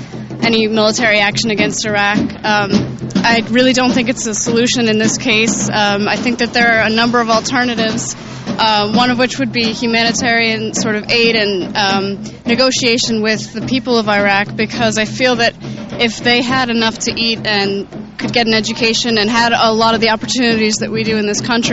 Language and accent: English; Cape Elizabeth, Maine, United States; I'm from Cape Elizabeth here.